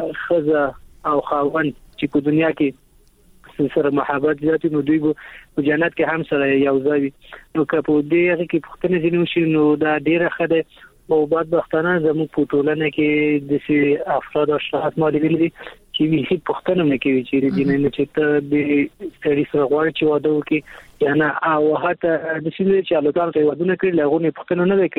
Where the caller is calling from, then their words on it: Kabul, Afghanistan; د کابل ولایت څخه مې اړیکې نیولې